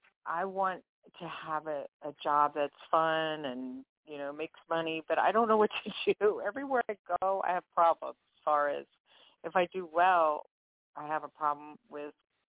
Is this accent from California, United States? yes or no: no; Louisiana, United States; Louisiana.